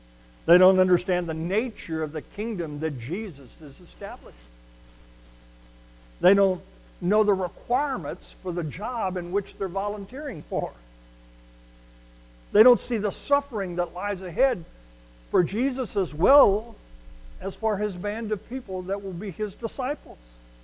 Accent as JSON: {"language": "English", "region": "Texas", "country": "United States", "said": "We're from Texas. We at least remember those two characters, and especially Lyndon."}